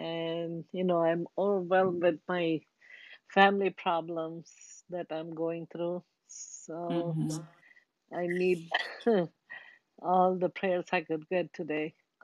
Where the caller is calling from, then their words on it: Florida, United States; I'm calling from Florida.